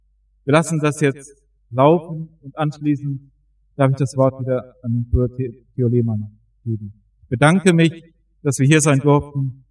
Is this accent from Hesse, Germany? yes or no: yes; Wetzlar, Hesse, Germany; Ich komme aus Wetzlar, bin verheiratet, habe drei Kinder